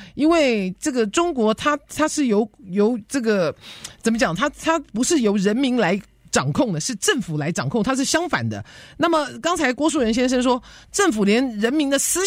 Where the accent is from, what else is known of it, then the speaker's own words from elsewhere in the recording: United States; Chinese is a second language; 要毒害我们美国人